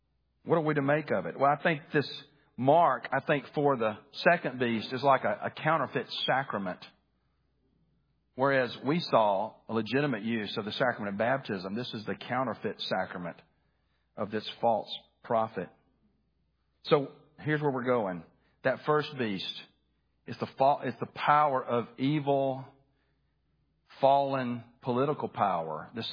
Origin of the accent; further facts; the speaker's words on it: Birmingham, Alabama, United States; My parents, when I was growing up in Birmingham, I just graduated high school. My dad opened up a Christian bookstore